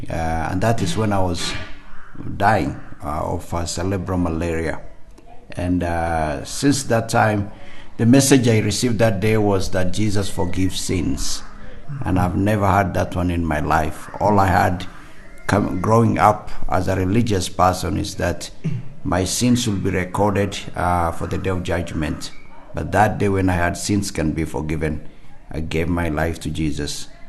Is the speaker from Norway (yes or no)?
no; Marsabit, Marsabit County, Kenya; I'm from Marsabit. I was born and raised in this part of Kenya. I grew in a village. Actually, we're sitting in the village where I grew up. Mm-hmm. And grew as a person who didn't know the Lord. My family were not believers. They were not Christians.